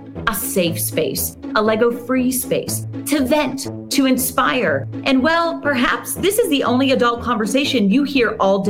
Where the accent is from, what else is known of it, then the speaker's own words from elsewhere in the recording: West Virginia, United States; I'm actually originally not too far. I'm from West Virginia originally.